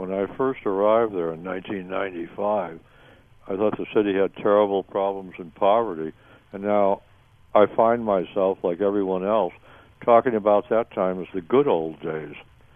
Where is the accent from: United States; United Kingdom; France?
United States; I'm an American.